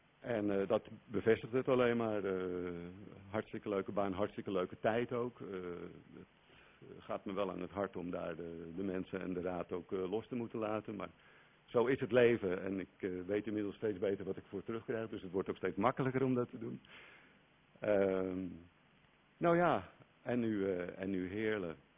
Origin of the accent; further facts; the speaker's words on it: Haarlem, North Holland, Netherlands; Ik ben bijna 52, in mei word ik dat. Geboren en getogen in Haarlem, dus op zich heel Hollands. Maar er zit een forse scheut Belgisch bloed in.